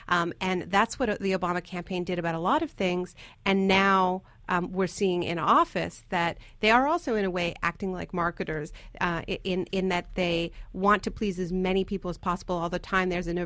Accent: Canada; born there; I'm American and Canadian. Both my parents are American, and I was born in Canada. So I've always had this I literally have dual citizenship.

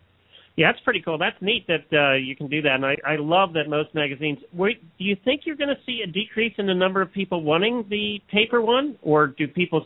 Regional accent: United States; but then I'm from America, so I probably wouldn't have.

